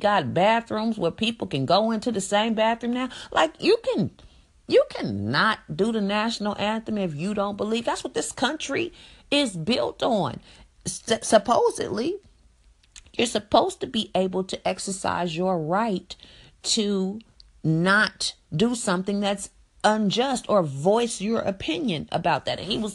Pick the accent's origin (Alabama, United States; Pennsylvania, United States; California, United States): California, United States; Richmond; My girlfriend is from Oakland, California. I am from Richmond, California.